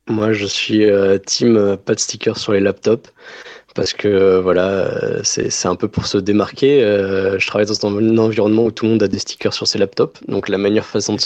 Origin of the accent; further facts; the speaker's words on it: Paris, Île-de-France, France; also born or lived in Toulouse; moi je suis parisien à la base, donc c'était pour retrouver mes racines, et puis c'était aussi, surtout parce que j'aime bien Toulouse, mais il n'y avait aucun travail, donc nécessité faisant loi, on a dû déménager à Paris.